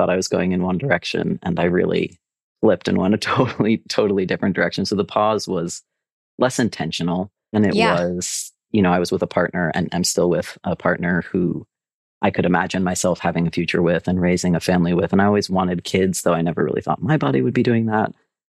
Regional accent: Baltimore, Maryland, United States; I'm from Baltimore, where it wasn't uncommon to hear about trans women exclusively in the context of violent crimes and bathrooms.

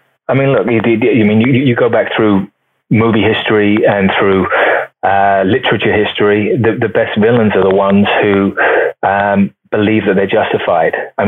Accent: Luton, East of England, United Kingdom; born there; I was born in Luton, which is 20 miles north of London. It's a town that is wonderful and also a little rough. It's a working class town. I kind of liken it, to Americans, to a sort of Detroit.

